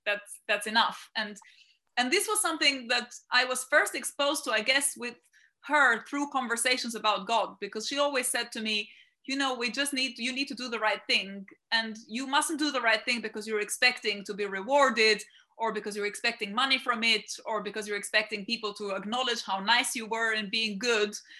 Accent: Albania; I kind of connect to my grandmother and to my story of growing up now connect to that story of growing up in Albania

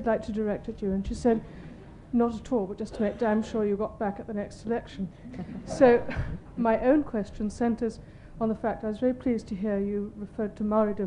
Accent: New Zealand; Ms. Clark, I'm also a New Zealander

